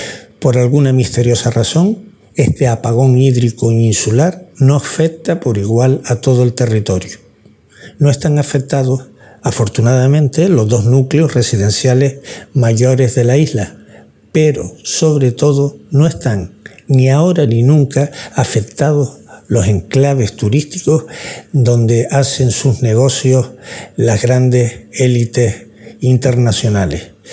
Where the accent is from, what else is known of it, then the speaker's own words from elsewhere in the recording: Canary Islands, Spain; en mi pueblo, un pequeño enclave rural de Fuerteventura, llevamos 10 días sin que seamos abastecidos de agua